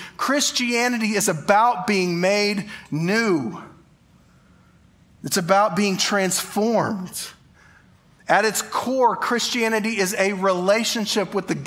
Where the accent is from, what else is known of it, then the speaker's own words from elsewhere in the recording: Tulsa, Oklahoma, United States; also born or lived in San Antonio / Denver; now in Abilene, United States; I grew up in Tulsa, spent time in San Antonio, moved from Denver straight to here.